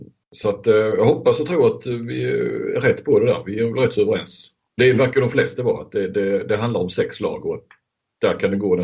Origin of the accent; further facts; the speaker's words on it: Sweden; Och jag tycker, visst har man väl som svensk en tendens att underskatta norrmännen.